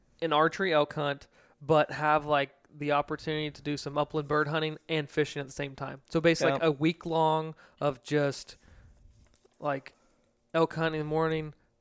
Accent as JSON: {"language": "English", "region": "Virginia", "country": "United States", "tie": "born or raised there", "said": "growing up in Virginia, and that being one of the first places ever settled and colonized, like that ground just went through so many changes"}